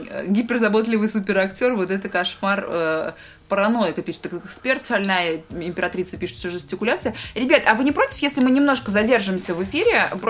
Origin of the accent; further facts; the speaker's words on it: Kolomna, Moscow Oblast, Russia; в моем родном городе, в Коломне